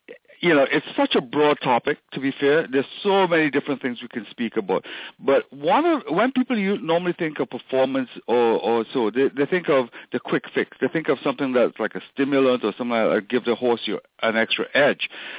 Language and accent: English; Trinidad & Tobago; now in Canada; No, I grew up in Trinidad.